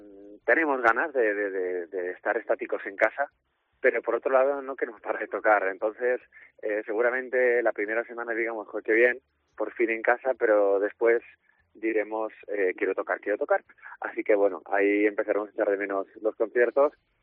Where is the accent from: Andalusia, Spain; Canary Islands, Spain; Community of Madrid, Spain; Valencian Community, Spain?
Valencian Community, Spain; Valencia; Yo soy de Valencia y fue mi primer concierto